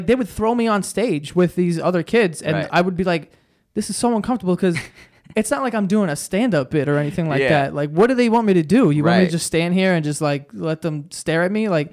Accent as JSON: {"language": "English", "region": "New York", "country": "United States", "said": "Like, I always tell people, like, I'm such a New Yorker."}